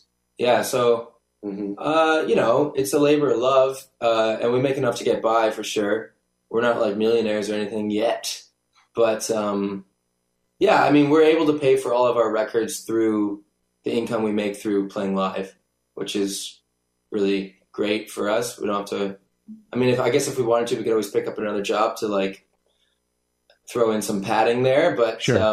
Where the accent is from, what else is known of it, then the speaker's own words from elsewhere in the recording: Ajax, Ontario, Canada; now in Mississauga, Canada; But yeah, Toronto, Mississauga, I guess. I mean, I grew up in Ajax.